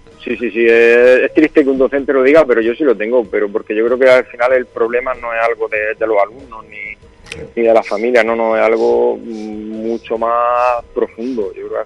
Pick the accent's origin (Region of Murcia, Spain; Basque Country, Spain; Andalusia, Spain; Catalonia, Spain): Andalusia, Spain; Almería; que somos de aquí de Almería